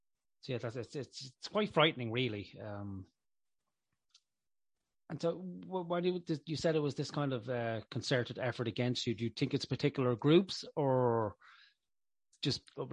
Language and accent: English; Ireland; But yeah, I can't help it. It's part of being Irish. We have a certain level of morbidity about us.